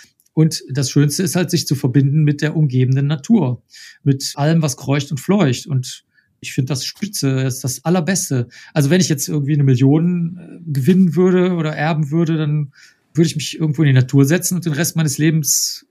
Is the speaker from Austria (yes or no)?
no; Cologne, North Rhine-Westphalia, Germany; Ich bin in Köln aufgewachsen. Das ist also nicht weit von hier.